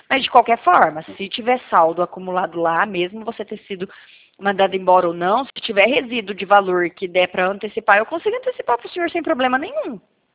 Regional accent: Paraná, Brazil; eu sou do Paraná

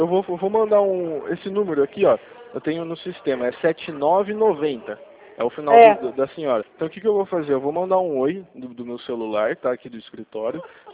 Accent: Rio Claro, São Paulo, Brazil; eu sou daqui de Rio Claro.

